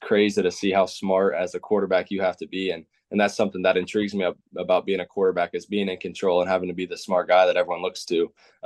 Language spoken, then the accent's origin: English; Indiana, United States; You know, growing up in Indiana, basketball is a big thing